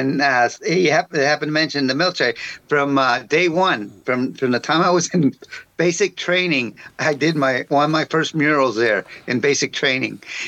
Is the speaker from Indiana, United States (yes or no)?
yes; Frankfort, Indiana, United States; also born or lived in San Antonio, Texas; I was born in San Antonio, Texas, and we moved. I started going to fifth grade up here in Indiana, so I was very young. And it was grew and raised in Frankfort, Indiana, great town, great city now.